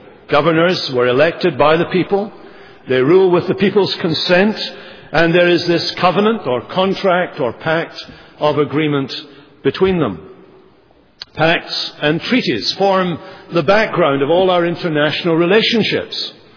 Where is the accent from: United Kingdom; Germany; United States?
United Kingdom; Scotland; But of course, for me as a Scotsman with Scots-Irish roots, the New World was a new world for many of my natural ancestors.